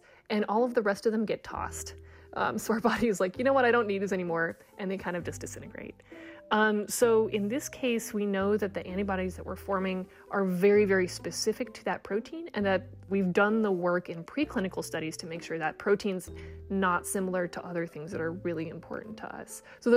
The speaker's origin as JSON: {"language": "English", "town": "Saskatoon", "region": "Saskatchewan", "country": "Canada", "tie": "born there", "said": "I was born in Saskatoon."}